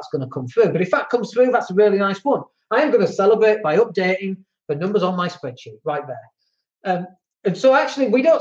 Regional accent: England, United Kingdom; We're English. We go, yep, that's how we celebrate stuff.

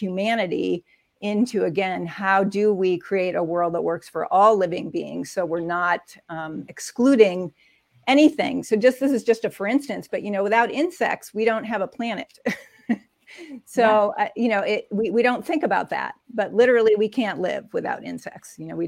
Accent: United States; I realize I'm an American, which I think are probably some of the most individualized people in the world.

